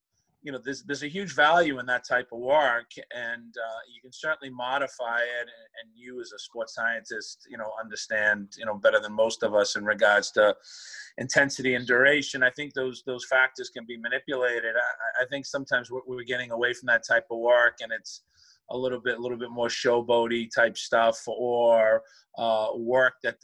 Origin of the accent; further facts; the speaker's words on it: United States; Being an American overseas, certainly working with goalkeepers